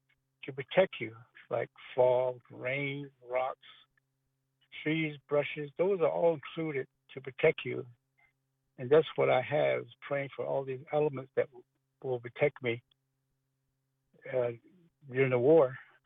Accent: Shiprock, New Mexico, United States; I said, yes, I'm Navajo, Diné. Where are you from? I said, from Shiprock, New Mexico, Four Corners.

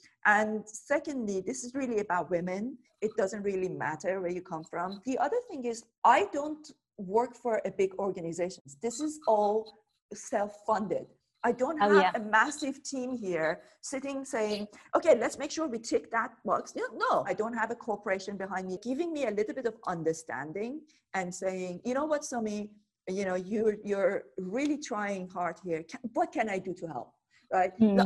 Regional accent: Iran; now in United Kingdom; I'm from Middle East. I was born and brought up in Iran. I came to the UK in 2005.

